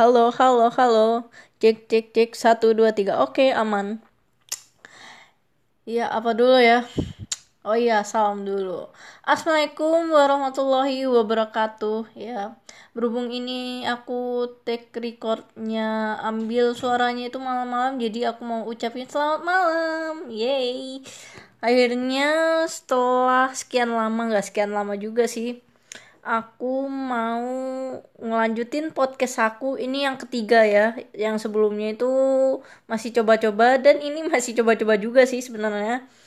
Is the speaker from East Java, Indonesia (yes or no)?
yes; Surabaya, East Java, Indonesia; accent: Javanese; kalau misalnya kalian dengar aku logatnya masih medok-medok gimana, emang sebenarnya aku orang Jawa gitu. Aku wong Jawa asli ngono. Yo, aku iku wong Jawa, Jawane Jawa Timur. Ngono. Aku orang Jawa Timur. Tepatnya orang Surabaya, Surabaya Jawa Timur.